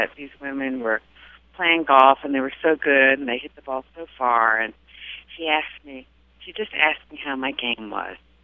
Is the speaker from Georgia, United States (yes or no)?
yes; Savannah, Georgia, United States; Yes. Born and raised in Savannah. My family goes back, 1840s, and they were river pilots.